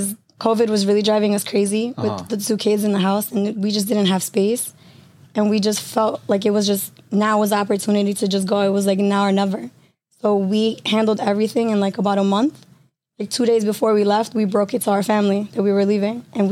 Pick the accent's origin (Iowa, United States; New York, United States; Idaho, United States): New York, United States; Queens; also born or lived in Brooklyn, United States; I was born in Brooklyn, and my mom and dad didn't really have a good relationship. So she felt it was best to move far away. So we ended up in Queens.